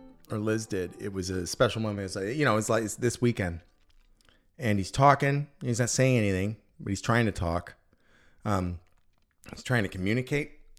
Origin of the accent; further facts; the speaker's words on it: California, United States; I'm from the Bay Area.